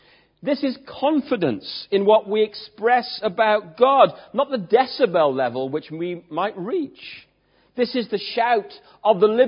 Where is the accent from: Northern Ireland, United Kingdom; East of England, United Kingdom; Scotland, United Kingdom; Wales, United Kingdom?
Wales, United Kingdom; because we're British, stroke Welsh, we tend to be reserved.